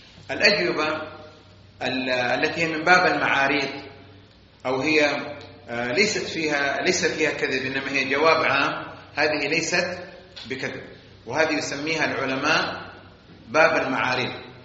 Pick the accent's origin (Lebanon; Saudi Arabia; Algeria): Saudi Arabia; مثلا عندنا في السعودية الأعمال الإرهابية، صح؟